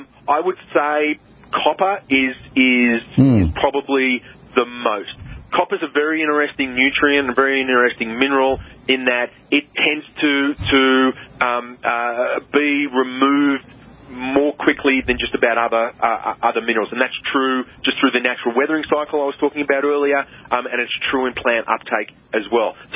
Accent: Australia; moved away; as you can tell, I'm not from around here. And growing up in Australia, our soils are highly depleted, highly weathered.

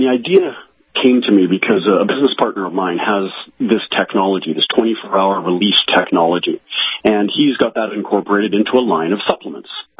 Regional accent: Canada; I am a Canadian, yes.

